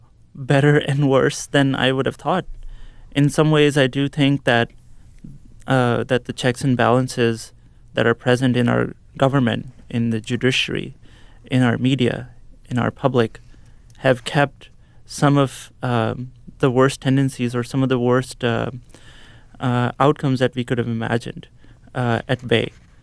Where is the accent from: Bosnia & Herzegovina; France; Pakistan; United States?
Pakistan; That's why I always want people to know that I am from Pakistan, but that I am here in a capacity where I have this wonderful, great privilege